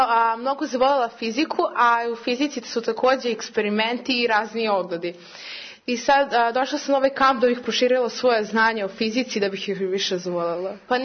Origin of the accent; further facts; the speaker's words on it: Belgrade, Serbia; iz Beograda sam.